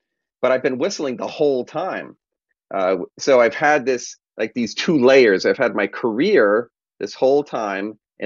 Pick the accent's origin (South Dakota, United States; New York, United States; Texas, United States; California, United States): New York, United States; Long Island; moved away as an adult; now in Washington, United States; And so I grew up on Long Island, and then I went to college in Binghamton University, which is part of the state school system in New York.